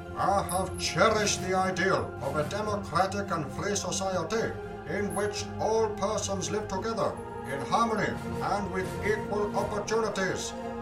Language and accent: English; Mthatha, Eastern Cape, South Africa; born there; I was born in Umtata many, many years ago.